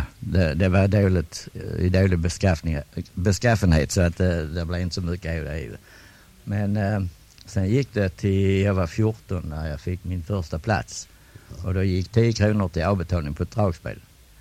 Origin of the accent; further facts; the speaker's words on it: Limhamn, Skåne, Sweden; born there; also born or lived in Svedala; åldern är 75 år, gott och väl. Och jag är född här i Limhamn 1916, så att man har ju varit med om en hel del. Och sen blev man ju omkringflyttad lite. På den tiden var det ju bara lantbruk, och jag var fosterbarn och de flyttade ju.